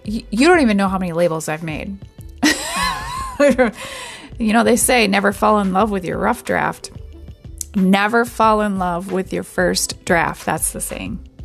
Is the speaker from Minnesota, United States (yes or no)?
yes; Blaine, Minnesota, United States; I'm from Blaine, and there was this store in the Northtown Mall called Garden of Eden